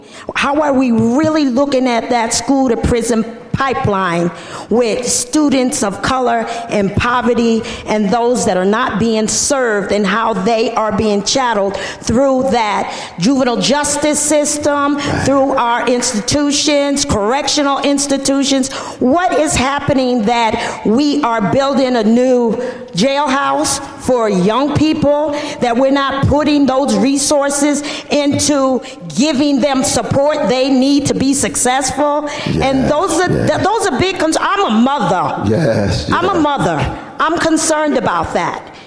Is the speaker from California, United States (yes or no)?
no; Washington, United States; We come from Kitsap County.